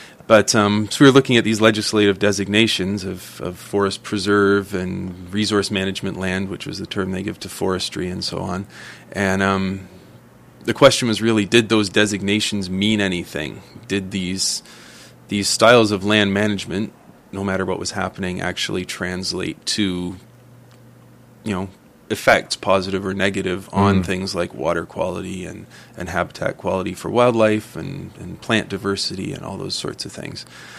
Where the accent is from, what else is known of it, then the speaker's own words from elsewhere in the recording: Brantford, Ontario, Canada; also born or lived in Toronto; I was born in Toronto, moved to Brantford, Ontario, when I was about 7 years old, and spent the rest of my, I guess, childhood, you can call it, there